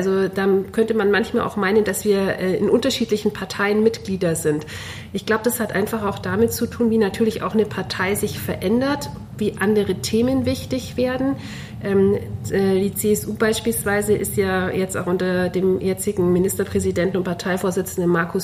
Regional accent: Bavaria, Germany; now in Augsburg, Germany; Aber natürlich steckt auch noch viel Allgäuerin in mir.

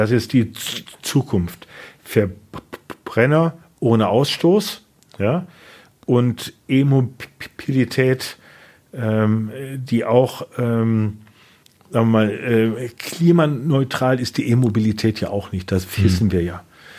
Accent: Rhineland-Palatinate, Germany; Ich bin am Nürburgring groß geworden.

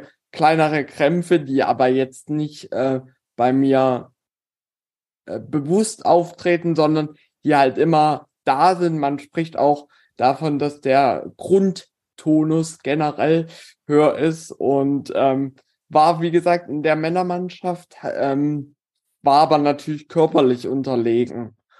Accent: Halle, Saxony-Anhalt, Germany; ich bin, wie gesagt, hier in Halle aufgewachsen und bin mit Damenbasketball aufgewachsen.

